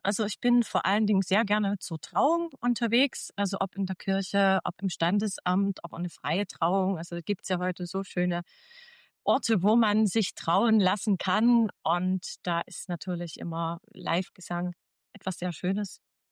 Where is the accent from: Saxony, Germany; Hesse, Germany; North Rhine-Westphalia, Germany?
Saxony, Germany; Lauenstein; Bin aus Lauenstein, aber agiere natürlich gerne bundesweit.